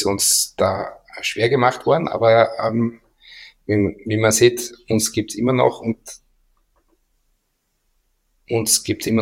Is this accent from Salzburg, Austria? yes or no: no; Graz, Styria, Austria; da sind wir halt Grazer